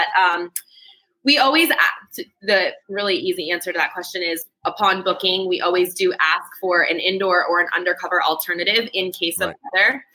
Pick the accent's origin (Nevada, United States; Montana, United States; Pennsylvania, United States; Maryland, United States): Maryland, United States; we don't live here. Like, we're from Maryland.